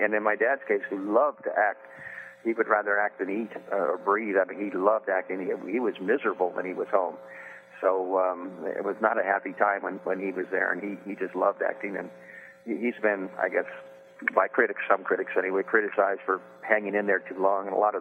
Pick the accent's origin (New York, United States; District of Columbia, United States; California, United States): California, United States; Beverly Hills; think you've been delivered to Beverly Hills to be the son, only child of two movie stars, I thought I was sent from Central Casting to play the role of a son.